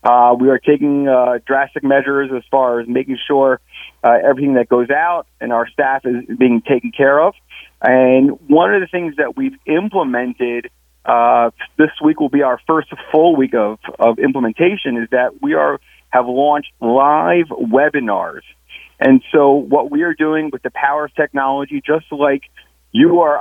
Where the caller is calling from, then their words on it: New York, United States; I am calling in from New York, where I live.